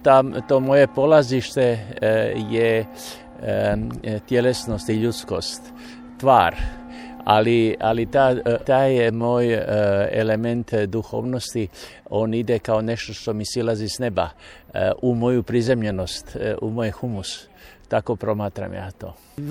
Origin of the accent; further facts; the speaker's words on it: Slavonia, Croatia; born there; Inače, ja sam rođen u Slavoniji, tako da mi to znači puno.